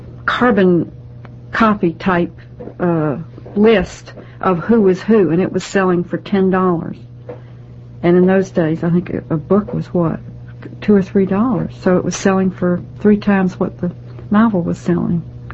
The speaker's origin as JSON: {"language": "English", "town": "Asheville", "region": "North Carolina", "country": "United States", "tie": "born or raised there", "also_born_or_lived": "Alabama", "said": "I was born in Alabama simply because my mother was visiting her cousins there. So I can't really be claimed by them, although I'm happy to be claimed by them. And then we went back to Asheville, and I grew up there."}